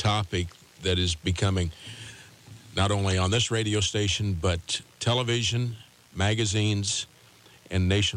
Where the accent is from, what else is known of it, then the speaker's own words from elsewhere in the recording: Midwest, United States; having moved here from other parts of the country, even though I grew up in the Midwest